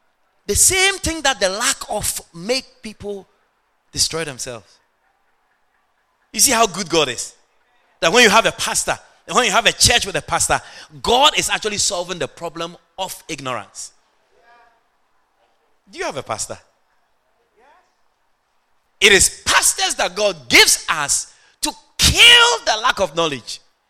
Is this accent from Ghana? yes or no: yes; Agogo, Ashanti, Ghana; English is a second language; me, I was born in Africa. I was born in Ghana. My hometown is called Agogo. A-G-O-G-O.